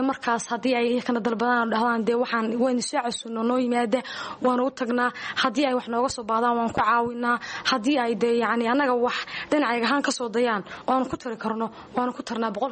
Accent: Sool, Somalia; bilicda gobolka Sool. Waa dee waa gobolkayga iyo waanu ku faanaayo

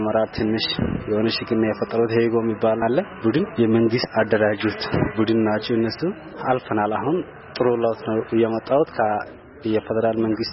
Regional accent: Jijiga, Somali Region, Ethiopia; የጅጅጋ ተወላጅ ነኝ፣ ነዋሪ ነኝ።

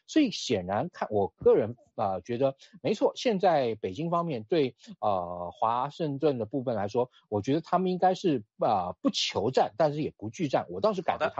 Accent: Taiwan

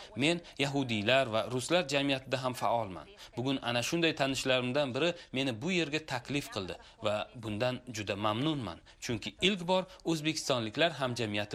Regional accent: Tashkent, Uzbekistan; o'zbekistonlikman, Toshkentdan. Ota-onam esa asli Samarqanddan. Shuning uchun o'zimni samarqandlik his qilaman.

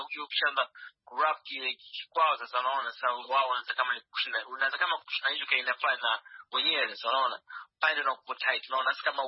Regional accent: Tanzania; kama natoka Tanzania

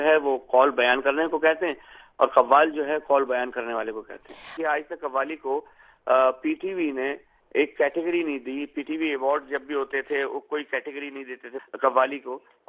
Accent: Pakistan; born there; ہندوستان میں ہمارا گاؤں ہے کلیانہ, ہم وہاں رہتے تھے, مطلب میں تو پاکستان کی پیدائش ہوں لیکن دادا ہمارے وہیں پیدا ہوئے, میرے والد صاحب بھی وہیں پیدا ہوئے. ڈسٹرکٹ روہتک ہے, وہاں پر دلی سے کچھ دو ڈھائی تین گھنٹے کی ڈرائیو ہے.

